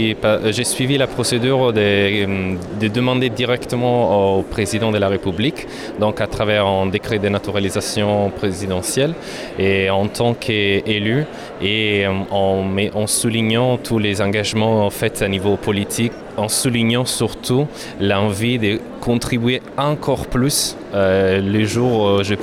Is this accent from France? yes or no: yes; France; also born or lived in Italy; now in Brussels, Belgium; la France et l'Italie, les deux pays dont je suis originaire